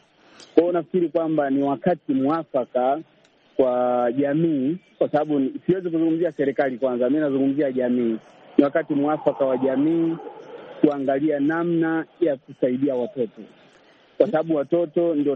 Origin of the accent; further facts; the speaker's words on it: Chato, Geita, Tanzania; mimi natokea Chato, Tanzania.